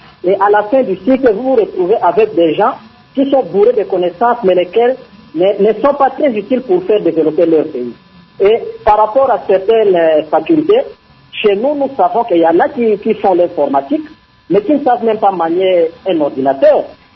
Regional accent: DR Congo

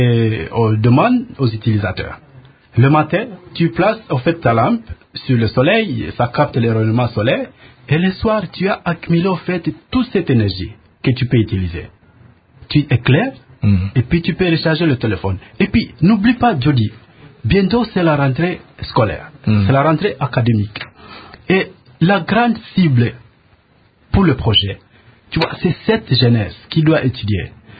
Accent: DR Congo; nous, en tant que Congolais, nous sommes dans une économie à court terme.

